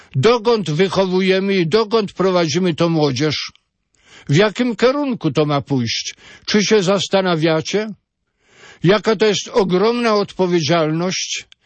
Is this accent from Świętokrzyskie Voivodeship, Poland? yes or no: no; Rosciszewo, Masovian Voivodeship, Poland; okupacja niemiecka w Polsce i w mojej wiosce, mała wioska, i dziesiątki ludzi zginęło.